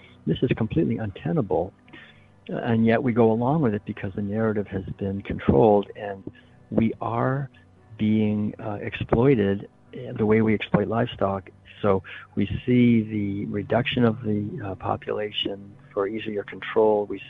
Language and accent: English; Concord, Massachusetts, United States; When I was learned to swim in Walden Pond, I was born and raised in Concord.